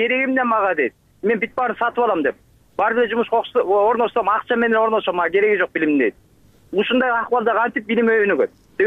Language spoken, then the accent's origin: Kyrgyz; Bishkek, Kyrgyzstan; Мен Бишкектен болом … 20 жылдан бери мугалим болуп иштейм